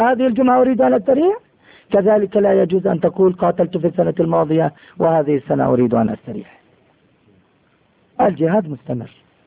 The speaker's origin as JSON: {"language": "Arabic", "country": "Jordan", "said": "احنا عندنا في الأردن منازل"}